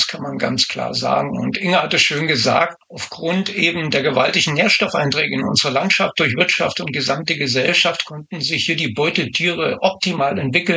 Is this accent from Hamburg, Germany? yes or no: no; Lüneburg, Lower Saxony, Germany; now in Buchholz, Germany; sitze momentan in Buchholz, habe aber meine Heimat auch in Lüneburg noch. Das heißt, ich bin immer hin und her gerissen. Bin oft zwischen Lüneburg und Buchholz in der Nordheide am Hin- und Herfahren.